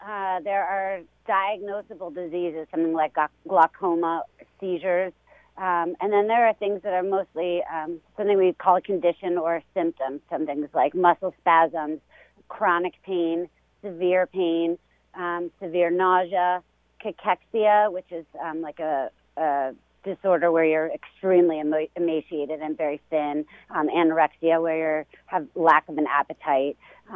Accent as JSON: {"language": "English", "town": "Baltimore", "region": "Maryland", "country": "United States", "tie": "born or raised there", "said": "All right. Well, I grew up here in Baltimore."}